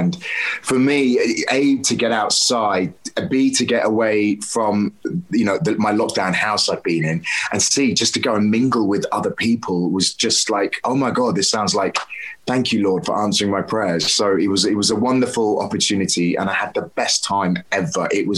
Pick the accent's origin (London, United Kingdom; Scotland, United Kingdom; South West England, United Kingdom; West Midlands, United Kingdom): South West England, United Kingdom; I'm a country boy at heart. I grew up in Devon as a child.